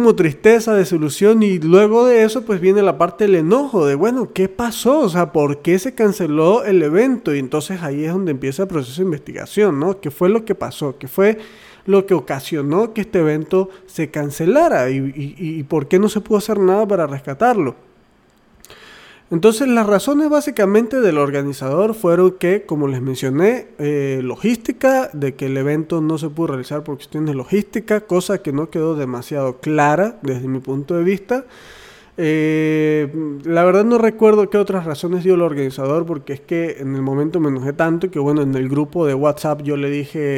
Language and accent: Spanish; Monterrey, Nuevo León, Mexico; como ustedes saben yo soy de Monterrey, o vivo en Monterrey